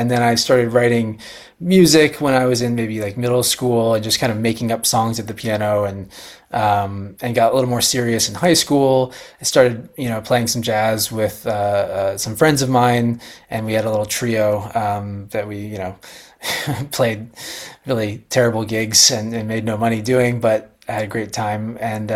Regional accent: St. Petersburg, Florida, United States; Yeah, so I'm from St. Pete, Florida, which is like Tampa Bay area.

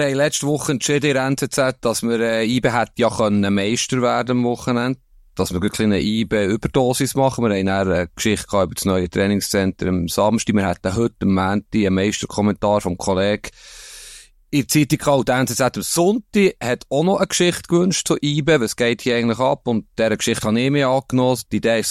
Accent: Bern, Switzerland; ich komme ja aus Bern und bin immer noch recht nach dem Club

